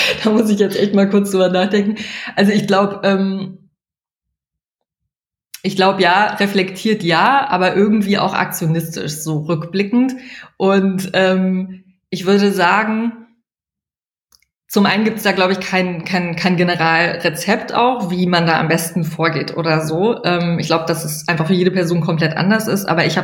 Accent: Trier, Rhineland-Palatinate, Germany; Ich komme aus Trier ursprünglich

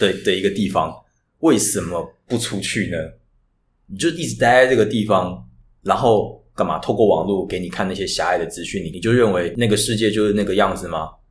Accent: Taichung, Taiwan; 我会跟爸妈说要出国的原因是因为我是台中人嘛

